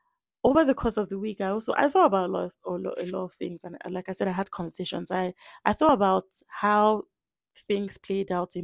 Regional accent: Nigeria; So I'm Nigerian, and I don't want to speak for all

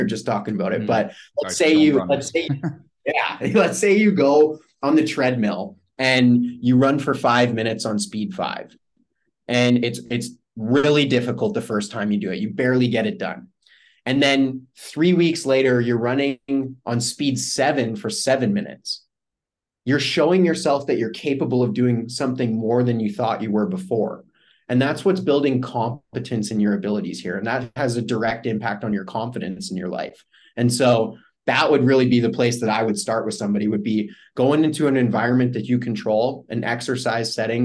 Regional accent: Canada; I'm from Canada here.

